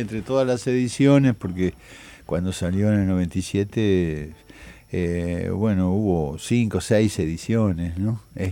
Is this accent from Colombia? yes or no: no; Argentina; now in Uruguay; estoy más habituado, digamos, a veces ser un escritor argentino, otras veces uruguayo, a veces de ninguna parte.